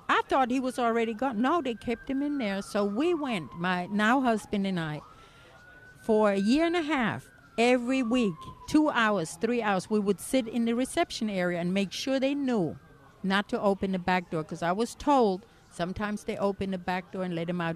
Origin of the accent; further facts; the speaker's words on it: Germany; now in United States; I came from Germany. And guess what? I came through the front door the legal way.